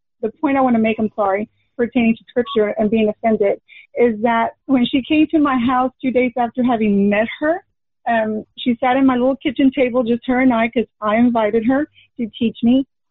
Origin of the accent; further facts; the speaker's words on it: Texas, United States; I met her in 2010 in my hometown of South Texas